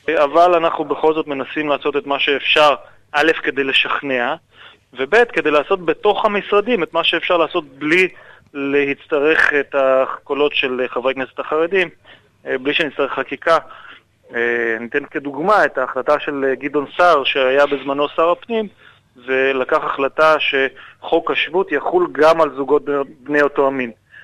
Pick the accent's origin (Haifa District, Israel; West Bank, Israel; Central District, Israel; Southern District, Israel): Southern District, Israel; Beersheba; born there; נולדתי בבאר שבע, כשהגעתי לגיל 18 התגייסתי כמו כולנו